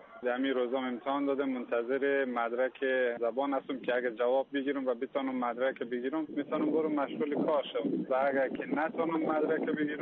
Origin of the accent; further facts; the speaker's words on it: Iran; moved away as an adult; also born or lived in Kabul, Afghanistan; ایران مهاجر شدیم دیگه، اونجا بزرگ شدیم چند سال تا 26-27 سالگی من ایران بودم، اونجا کموتون درس خوندیم، بعد در کار شدیم، مشغولیم خیاطیه.